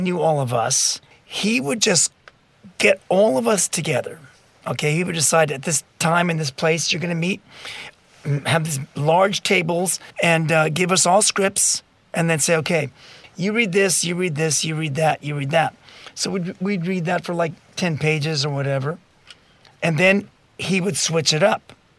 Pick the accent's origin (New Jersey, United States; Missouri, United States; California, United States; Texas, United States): California, United States; Whittier; My parents spoke Spanish. My father was from Chihuahua, Mexico, but I was raised in Whittier, California.